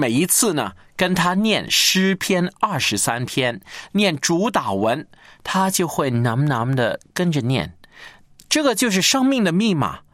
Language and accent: Chinese; China; 这个跟我们中国人，的思维，叫大音希声，大象无形相似